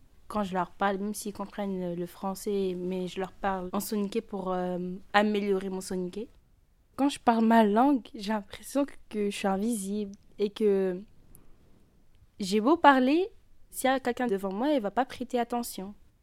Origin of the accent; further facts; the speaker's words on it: Mauritania; j'ai 16 ans. Je suis mauritanienne. Mes deux parents sont mauritaniens. Ma mère est née en France, à Drancy. Mon père est né en Mauritanie. À la maison, je parle généralement le français mélangé avec le soninké.